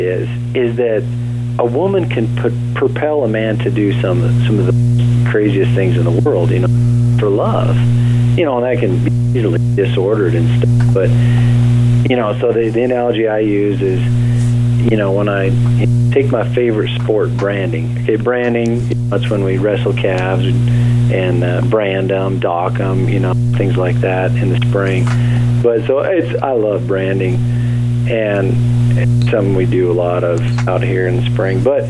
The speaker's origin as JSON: {"language": "English", "region": "Wyoming", "country": "United States", "tie": "born or raised there", "said": "I was born and raised in Wyoming, and then I did move to Montana after high school, went to work for my uncle, and I spent about 10 years working there"}